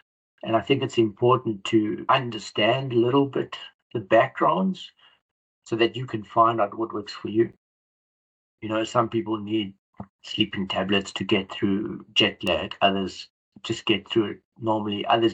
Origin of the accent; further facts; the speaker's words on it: South Africa; moved away; as I grew up in South Africa and had